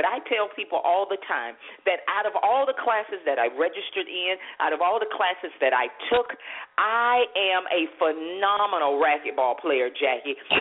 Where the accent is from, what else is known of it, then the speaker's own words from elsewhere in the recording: Fort Pierce, Florida, United States; I ended up putting myself through the junior college there in my hometown of Fort Pierce, Florida.